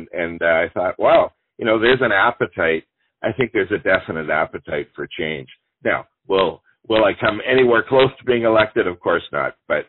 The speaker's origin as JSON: {"language": "English", "town": "Toronto", "region": "Ontario", "country": "Canada", "tie": "born or raised there", "said": "I've lived in Toronto my entire life. I was born in Toronto. And I guess it was, it was in 1979 that I moved to Archer Co-op, and that's in the St. Lawrence"}